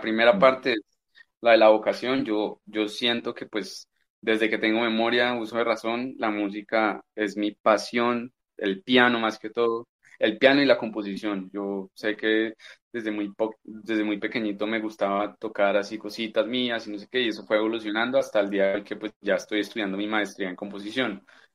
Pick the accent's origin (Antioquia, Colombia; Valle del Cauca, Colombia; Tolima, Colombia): Tolima, Colombia; Ibagué; yo nací orgullosamente aquí en Ibagué, ibaguereño de cepa, de padres músicos, músicos clásicos.